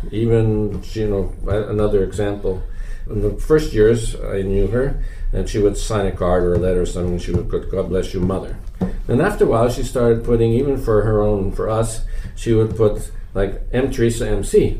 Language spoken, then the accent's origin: English; Winnipeg, Manitoba, Canada; Yes, I'm from Winnipeg, Canada. And I was raised in the Ukrainian Catholic Church.